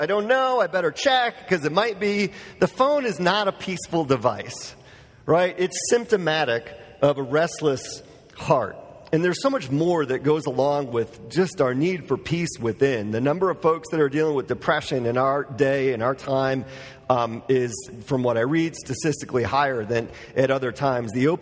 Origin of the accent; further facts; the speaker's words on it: Wisconsin, United States; I'm from Wisconsin. I love it.